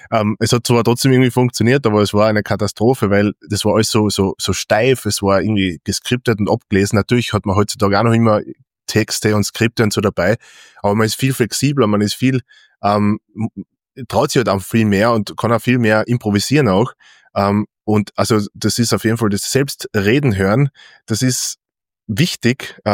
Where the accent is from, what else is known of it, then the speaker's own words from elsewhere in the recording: Carinthia, Austria; weil als Kärntner und ich, weil ich bin halt einfach ich